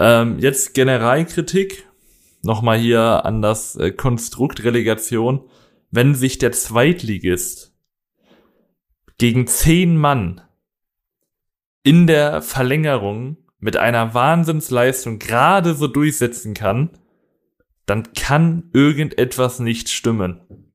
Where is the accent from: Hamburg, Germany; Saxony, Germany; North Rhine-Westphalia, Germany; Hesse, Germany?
North Rhine-Westphalia, Germany; Paderborn; born there; ich als gebürtiger Paderborner hab mich natürlich sehr gefreut